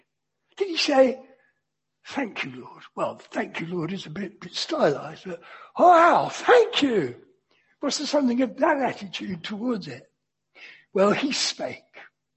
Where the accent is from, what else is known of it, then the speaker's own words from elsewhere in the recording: London, United Kingdom; I'm a Londoner.